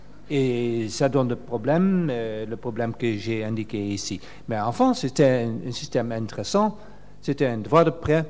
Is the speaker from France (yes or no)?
no; Netherlands; French is a second language; Je viens des Pays-Bas, puis un petit peu plus nord d'ici.